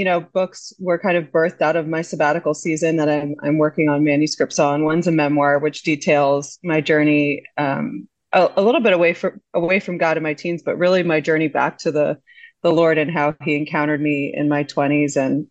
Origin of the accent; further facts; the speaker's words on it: United States; accent: American; which I'll be pronouncing that in my horrible as an American, in my American accent